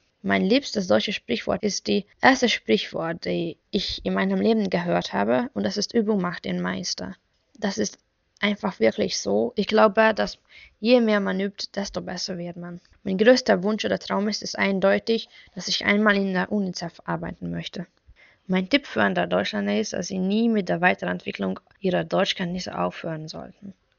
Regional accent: Budapest, Hungary; German is a second language; eine Schülerin aus der Hauptstadt von Ungarn, aus Budapest.

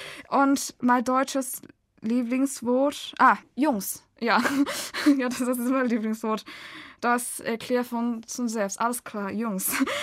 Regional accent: China; German is a second language; ich komme aus China. … Ich bin im Jahr 2000 geboren und ich lerne Deutsch

